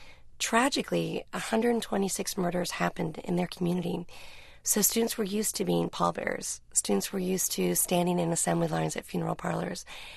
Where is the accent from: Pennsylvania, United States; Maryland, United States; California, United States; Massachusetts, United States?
California, United States; Newport Beach; I was a suburbanite. I came from Newport Beach. I was wearing polka dots and pearls.